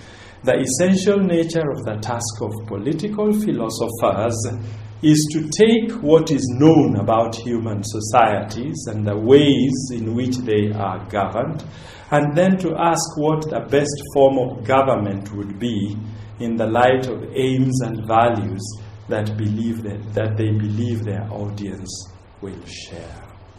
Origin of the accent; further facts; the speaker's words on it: Kenya; I think I'm a Kenyan, and we belong to the country of the marathon.